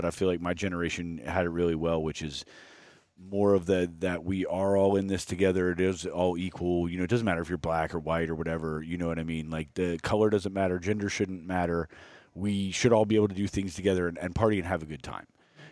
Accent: Afghanistan; now in United States; there's a white guy in the back of my car, and I'm about to tell him I'm from Afghanistan.

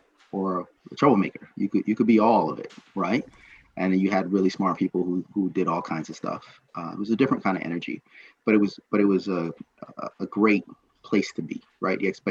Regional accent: Barbados; also born or lived in New York City, United States; So, I'm originally from Barbados, right? And I grew up between like Barbados and New York City. So I'm both a product of the public school system in New York City, and also the education system in Barbados

